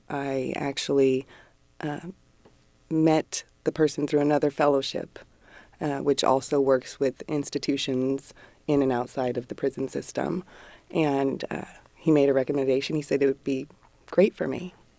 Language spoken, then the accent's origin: English; Sacramento, California, United States; I'm born and raised in Sacramento.